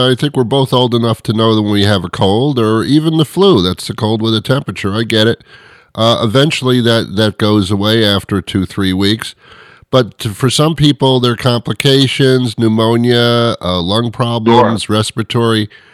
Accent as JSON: {"language": "English", "region": "New York", "country": "United States", "tie": "born or raised there", "said": "Cool. That's my hometown. That's where I'm from."}